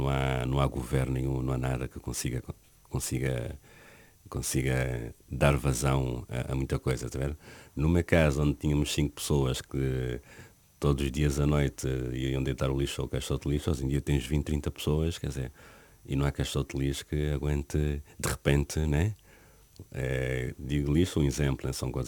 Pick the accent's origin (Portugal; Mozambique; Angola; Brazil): Angola; Luanda; born there; vou-me especificar mais em Luanda, fui a cidade onde eu nasci, né?